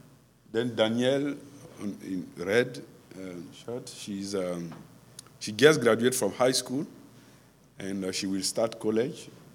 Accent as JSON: {"language": "English", "country": "Côte d’Ivoire", "tie": "born or raised there", "first_language": "Mbato", "second_language": "English", "said": "I say bonjour because English is my third language. I speak my tribe language, which is Mbato. Then I went to school studying in French because Côte d'Ivoire is a former French colony. Then I did learn English."}